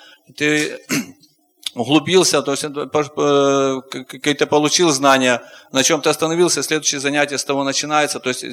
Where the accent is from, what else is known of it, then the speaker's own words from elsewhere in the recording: Ivano-Frankivsk, Ivano-Frankivsk Oblast, Ukraine; я из Ивано-Франковска.